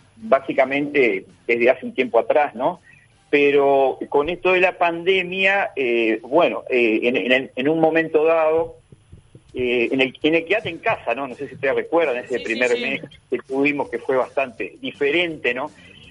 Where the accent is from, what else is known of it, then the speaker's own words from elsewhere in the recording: Paysandú, Uruguay; moved away as an adult; now in Montevideo, Uruguay; desde que vine a Montevideo a estudiar, yo nací en Montevideo, me crié en Paysandú, me considero espiritualmente sanducero, y posteriormente a los 18 años volví a Montevideo y estoy aquí en el apartamento familiar desde el año 1977.